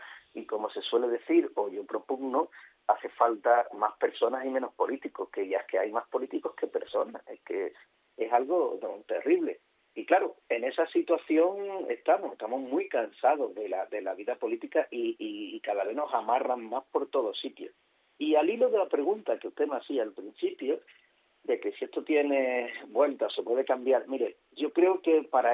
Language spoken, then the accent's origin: Spanish; Spain; yo soy español de España.